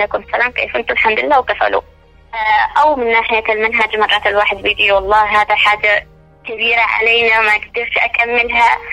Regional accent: Yemen; أنا كطالبة يمنية مثلت بلادي على أحسن ما يرام

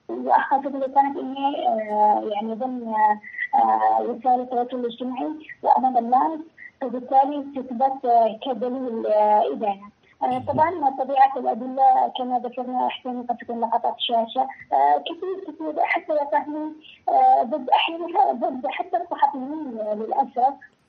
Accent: Yemen; وما تليق بنا كيمنيين

